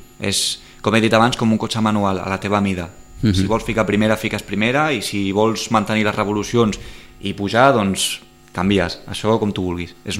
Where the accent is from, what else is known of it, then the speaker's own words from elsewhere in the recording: Sitges, Catalonia, Spain; sense haver escoltat que som de Sitges